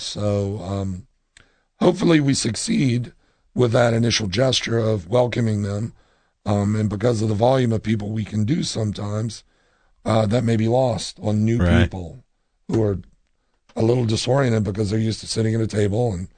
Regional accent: Savannah, Georgia, United States; He grew up in Jacksonville. I grew up in Savannah.

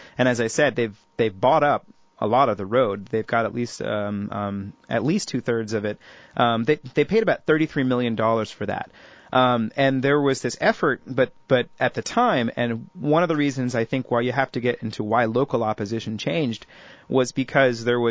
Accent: Lynchburg, Virginia, United States; I should acknowledge too that I grew up in Lynchburg

